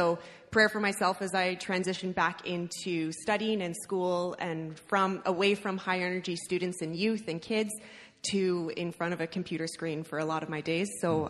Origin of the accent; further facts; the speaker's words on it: British Columbia, Canada; We both are born and raised in the Okanagan. Both of our families are here.